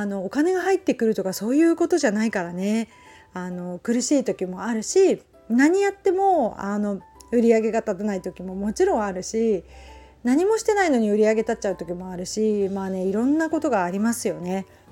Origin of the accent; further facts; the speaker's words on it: Shizuoka, Japan; 私も静岡人なので緑茶も好きですし